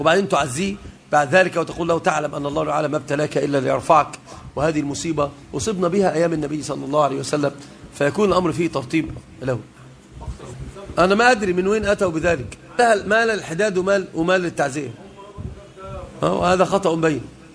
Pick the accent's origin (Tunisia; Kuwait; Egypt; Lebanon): Egypt; Upper Egypt; انا صعيدي وعم جالي من الصعيد